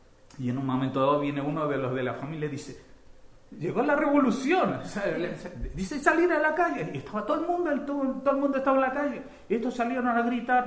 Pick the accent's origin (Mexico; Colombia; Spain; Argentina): Argentina; Devoto, Buenos Aires; Yo cuando era chico vivía en Devoto y mi familia empeoró el nivel económico, pero en vez de irnos a Villa Lynch, nos fuimos al barrio de Florida, ¿no?